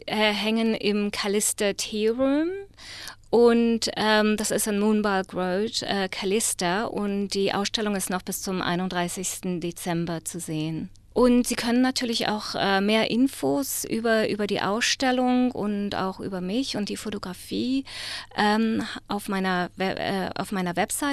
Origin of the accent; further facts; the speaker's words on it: Berlin, Germany; Ja, naja, ich bin in Berlin aufgewachsen, also in Ost-Berlin, und habe halt den Fall der Mauer sogar erlebt